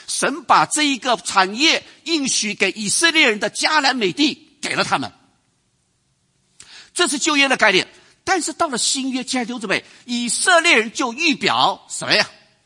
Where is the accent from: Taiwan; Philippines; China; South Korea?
China